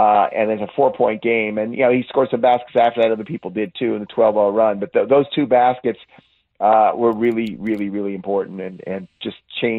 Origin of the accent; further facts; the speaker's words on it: California, United States; I grew up in the Bay Area.